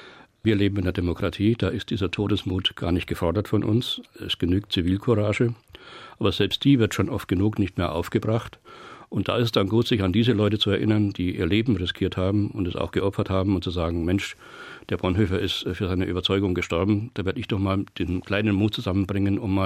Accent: Bavaria, Germany; Also ich bin ein geborener Bauernbub. Ich bin in Mittelfranken aufgewachsen, in einem Arbeiter- und Bauernhaushalt und bin groß geworden mit dem Radio, mit dem Bayerischen Rundfunk.

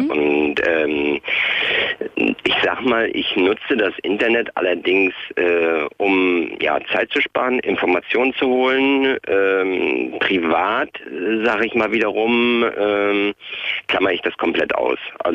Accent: Hanover, Lower Saxony, Germany; Nein, ich bin im Moment in Berlin, komme aber aus Hannover.

